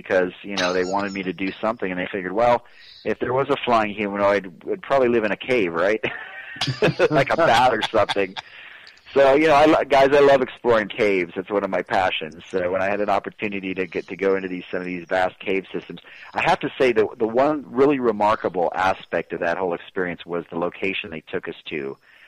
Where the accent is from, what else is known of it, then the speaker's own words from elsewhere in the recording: Texas, United States; here in my home state of Texas